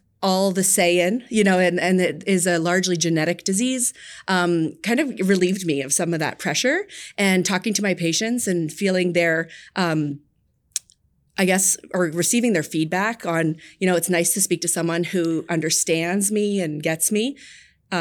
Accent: Toronto, Ontario, Canada; now in Buffalo, United States; So I'm originally from Toronto, and we decided to move.

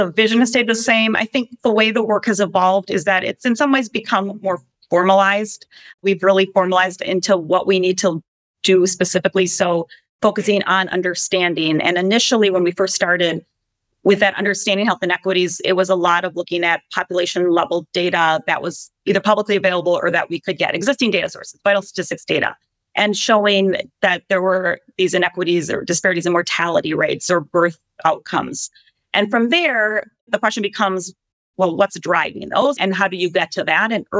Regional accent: Minnesota, United States; I grew up in Minnesota, very homogeneous sort of environment.

